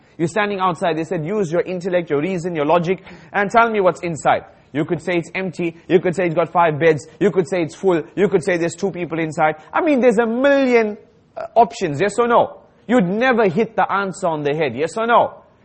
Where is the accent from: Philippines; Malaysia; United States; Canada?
Malaysia; You know, I'm Malaysian, he's Malaysian, so that's why I trust him.